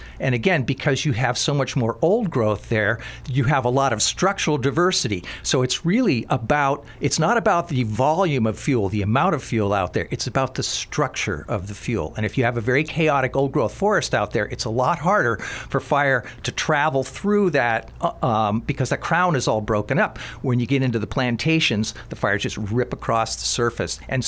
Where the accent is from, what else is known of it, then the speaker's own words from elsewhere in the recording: New England, United States; I had never seen a clear cut growing up in New England, which is where I grew up for the first 25 years of my life